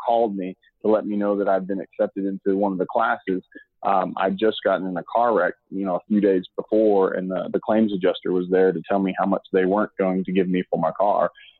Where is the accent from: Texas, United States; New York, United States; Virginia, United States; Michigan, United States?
Texas, United States; Hearne; but I grew up in Hearn, Texas, which it's not that much bigger. There's about 5,000 people total in the city.